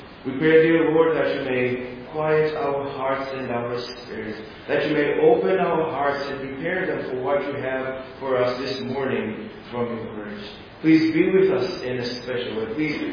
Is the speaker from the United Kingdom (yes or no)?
no; Zambia; also born or lived in Baltimore; now in Grand Rapids, United States; I am originally from Zambia, that's in Central Africa. I've been here in the United States for just about 11 years now. Lived in Baltimore, but now we're here in West Michigan. We live in Grand Rapids.